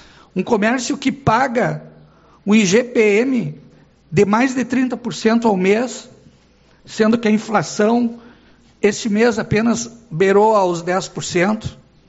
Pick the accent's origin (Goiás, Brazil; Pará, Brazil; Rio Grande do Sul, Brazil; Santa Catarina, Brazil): Rio Grande do Sul, Brazil; Canoas; born there; now in Uruguaiana, Brazil; estou completando neste ano 40 anos em Uruguaiana. Não sou uruguaianense, nasci em Canoas.